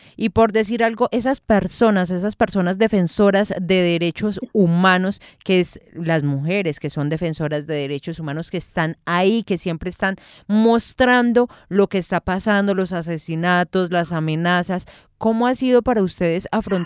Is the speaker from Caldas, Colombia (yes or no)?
yes; Caldas, Colombia; now in Ituango, Colombia; yo tampoco soy de acá, yo vengo de Caldas y desde que llegué me enamoré. Ya voy a completar los 2 años